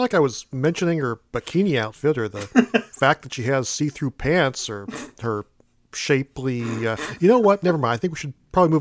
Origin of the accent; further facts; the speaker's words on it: New York, United States; born there; I'm actually a New Yorker by birth, so give me a break here.